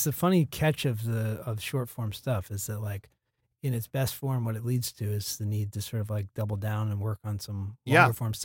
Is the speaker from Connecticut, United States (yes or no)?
no; Farmington, Maine, United States; You know that I'm from Maine?